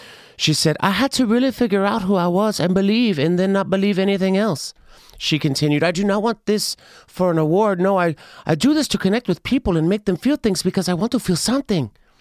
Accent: Texas, United States; I loved a pinata party growing up in Texas.

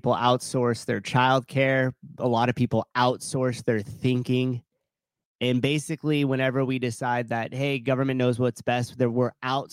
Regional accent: Oakland, California, United States; Close to my hometown, good old Oakland.

